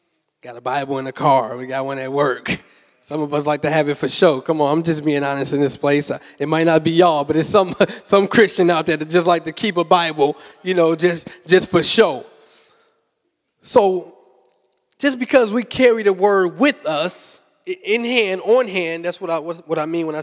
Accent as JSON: {"language": "English", "town": "Chicago", "region": "Illinois", "country": "United States", "said": "So I come from the streets, though. I'm from Chicago, Illinois. I was Southside Wild Hunters."}